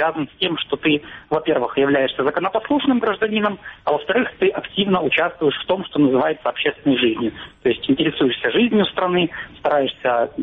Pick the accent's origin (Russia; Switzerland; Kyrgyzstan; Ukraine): Ukraine; Но я родился, вырос в Украине. Мое взросление пришлось на период, когда Украина стала независимым государством. Мой первый и единственный паспорт был гражданина Украины.